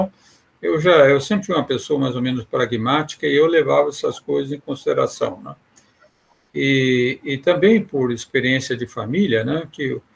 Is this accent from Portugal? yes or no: no; Itajubá, Minas Gerais, Brazil; Aliás, eu sou de Itajubá, no sul de Minas, né?